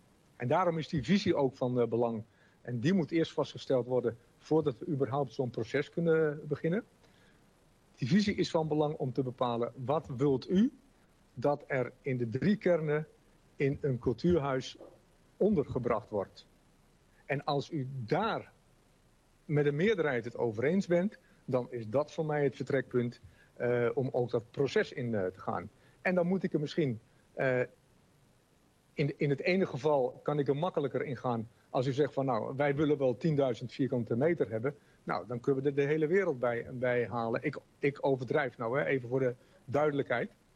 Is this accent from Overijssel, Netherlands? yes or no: yes; Wijhe, Overijssel, Netherlands; born there; Het dorp waar ik geboren ben, Weijen, maakt onderdeel uit van de gemeente Olst Weijen.